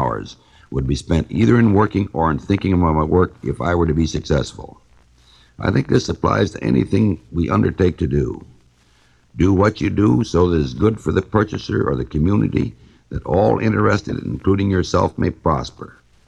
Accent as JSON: {"language": "English", "region": "Ohio", "country": "United States", "tie": "born there", "said": "I was born in Ohio farming country."}